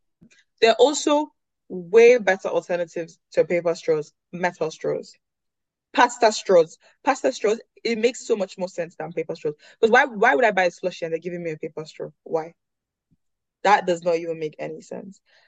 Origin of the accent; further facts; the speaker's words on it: Nigeria; I say we. They, me, I'm Nigerian.